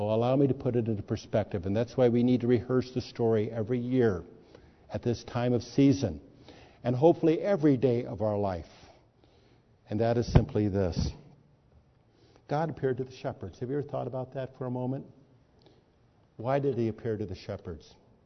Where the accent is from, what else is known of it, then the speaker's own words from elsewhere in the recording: Berwyn, Illinois, United States; born there; In that sense, I was born in Berwyn, Illinois, for anybody that knows where Berwyn, Illinois is.